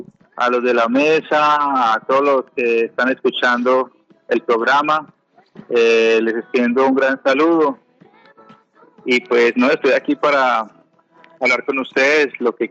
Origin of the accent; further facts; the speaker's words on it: Armenia, Quindío, Colombia; moved away as an adult; now in Pereira, Colombia; Hace 10 años me vine de Armenia para acá, para Pereira, a trabajar.